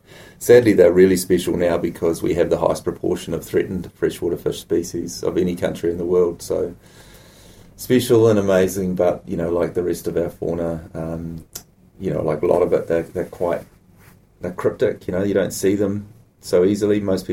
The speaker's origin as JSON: {"language": "English", "town": "Christchurch", "region": "Canterbury", "country": "New Zealand", "tie": "born or raised there", "also_born_or_lived": "Nelson / Wellington", "said": "I grew up in Christchurch. I was born in Nelson. Then when I was just a baby, my parents moved to Christchurch and I grew up there, went to school there until I was about 15. We moved to Wellington and so finished off schooling in Wellington."}